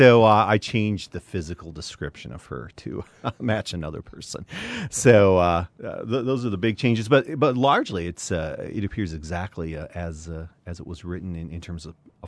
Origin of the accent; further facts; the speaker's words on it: Wisconsin, United States; I grew up in West Central Wisconsin on a farm, dairy farm